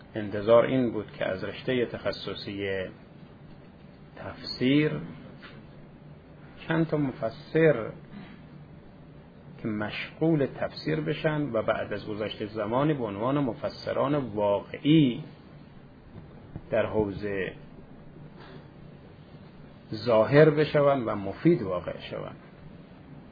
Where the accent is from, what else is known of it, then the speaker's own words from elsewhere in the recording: Khorasan, Iran; حالا فعلا که ما خراسانیم